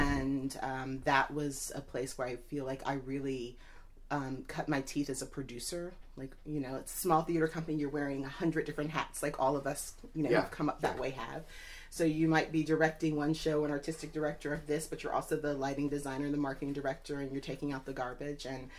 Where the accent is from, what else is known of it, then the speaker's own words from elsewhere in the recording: Houston, Texas, United States; also born or lived in Atlanta, Georgia; So I grew up in Texas. I was born in Atlanta, Georgia, but I was raised in Houston, Texas.